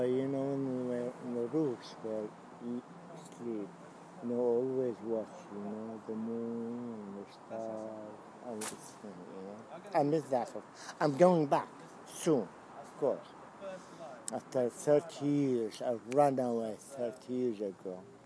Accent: London, United Kingdom; London, metropolitan. I'm a Londoner

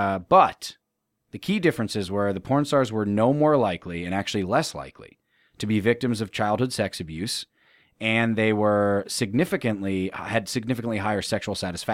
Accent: Pennsylvania, United States; No, I'm from Pennsylvania, so I have. But the only reason I have is because I'm from Pennsylvania.

